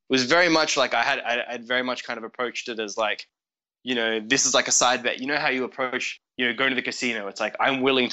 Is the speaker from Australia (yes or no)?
yes; Australia; I'm from Australia. So I was a software recruiter in Sydney.